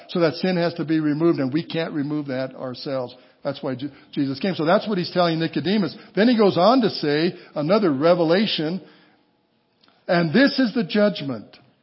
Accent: Walsenburg, Colorado, United States; I went back to Walsenburg, Colorado. Anybody know where Walsenburg is? Yeah, a few of you, that's my hometown, southern Colorado.

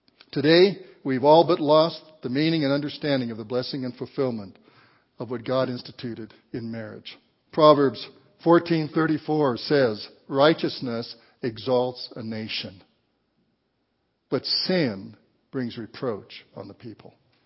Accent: Walsenburg, Colorado, United States; When I was growing up in Walsenburg, Colorado, 5,000 people, 4,000 or 5,000 people, there was one person in the whole town that was living with somebody.

